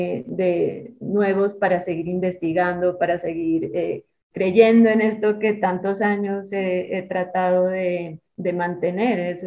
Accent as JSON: {"language": "Spanish", "town": "Pasto", "region": "Nariño", "country": "Colombia", "said": "Yo, como les decía, soy pastusa"}